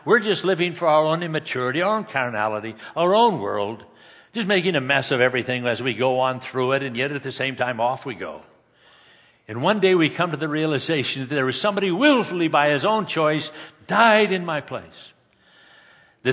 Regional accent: California, United States; Growing up in Southern California, some of you are old enough to remember Crazy Leg Hurts and Norm Van Brocklin.

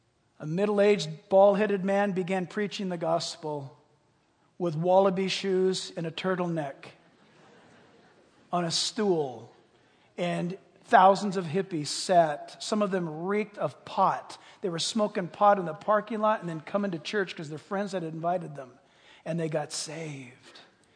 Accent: San Diego, California, United States; born there; also born or lived in Costa Mesa / Chino Hills; You guys, I was born in San Diego. That's on the water. We moved to Costa Mesa. That's moments from the water.

